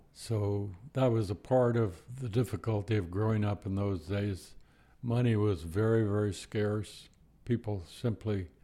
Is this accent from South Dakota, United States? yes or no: no; Texas, United States; Well, I think growing up in Texas, you're always talking about football.